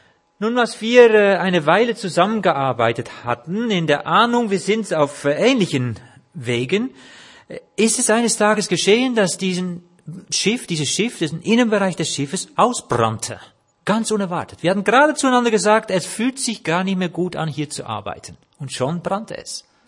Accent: Netherlands; Dabei bin ich doch Holländer.

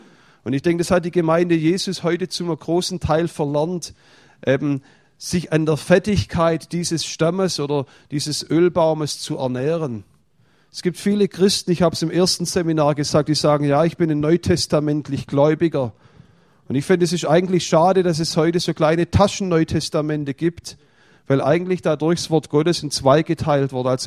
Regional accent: Heidenheim, Baden-Württemberg, Germany; wir haben es bei uns in Heidenheim gehabt, wo ich herkam, da ist das Wetter fast so rau wie hier.

